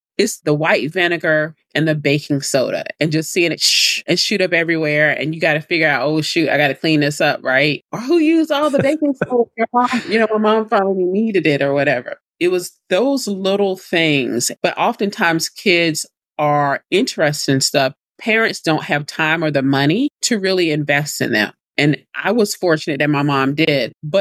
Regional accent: South Carolina, United States; My home state of South Carolina was hit by a hurricane when I was 12.

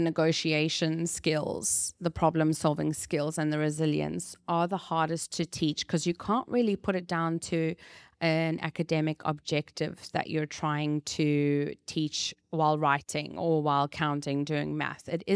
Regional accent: South Africa; I'm actually from South Africa

